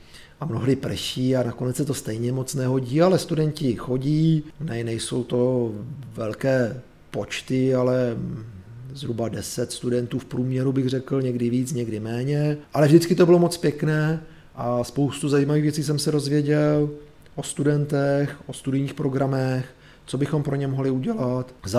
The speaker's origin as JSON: {"language": "Czech", "region": "Šumava", "country": "Czechia", "said": "pocházím ze Šumavy, takže jsem jezdil horského krále Šumavy, silničního krále Šumavy"}